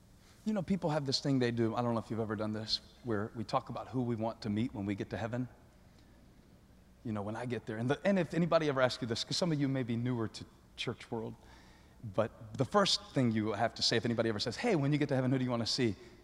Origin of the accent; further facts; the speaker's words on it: Charlotte, North Carolina, United States; So I came from Charlotte, North Carolina with an invitation.